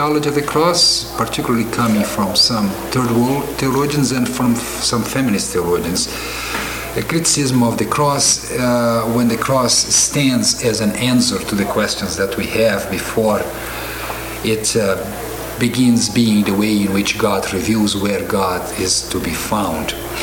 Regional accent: Brazil; English is a second language; now in Chicago, United States; I come from Brazil, and I have been teaching for the last 3 years in Chicago at the Lutheran School of Theology there.

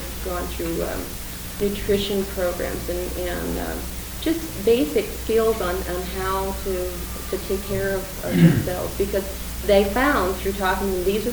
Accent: Sacramento, California, United States; I'm from Sacramento.

